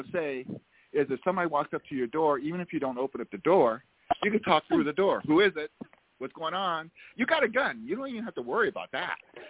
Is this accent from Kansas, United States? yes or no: no; South Carolina, United States; also born or lived in Philadelphia; When I was a kid growing up in South Carolina.